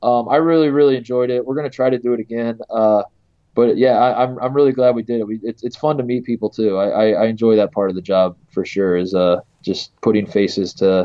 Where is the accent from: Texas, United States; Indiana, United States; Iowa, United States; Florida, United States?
Indiana, United States; I would say, I grew up in Indiana at a big school.